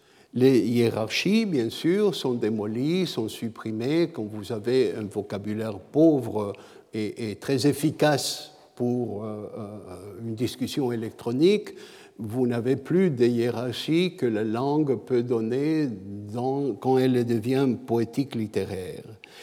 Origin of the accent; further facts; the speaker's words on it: Canada; Je suis homme, je suis canadien, je suis parent